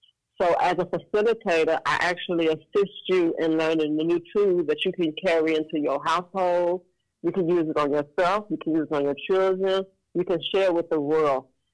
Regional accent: Dimona, Southern District, Israel; I'm from Dimona, Israel.

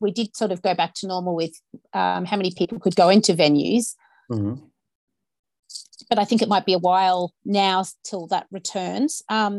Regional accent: Queensland, Australia; I come from Queensland, so there's some wine regions a couple of hours from where I grew up.

